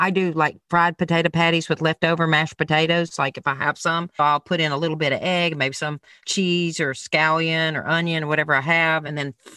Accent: the South, United States; Because, you know, I'm from the South. We fry everything.

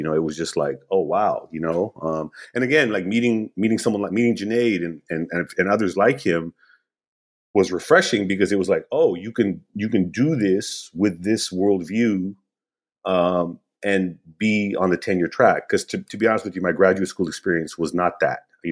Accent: Los Angeles, California, United States; also born or lived in Peshawar, Pakistan; So we moved to L.A. and growing up in and around L.A., just being shaped by kind of the political moment.

